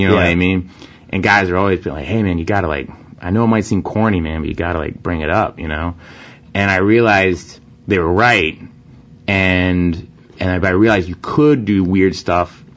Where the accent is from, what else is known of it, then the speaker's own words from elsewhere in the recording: Oklahoma, United States; Thunder. I'm from Oklahoma.